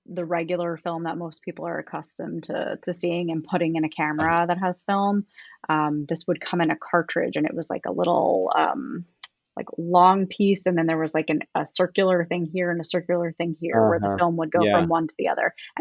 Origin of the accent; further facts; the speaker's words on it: New York, United States; also born or lived in Long Island; So I am originally from New York. I am born and raised on Long Island, and I moved around quite a bit. I've lived in, I think, 4, 5 different states in maybe like less than 8 years. But now I live in Northern Virginia with my husband and son, and this is home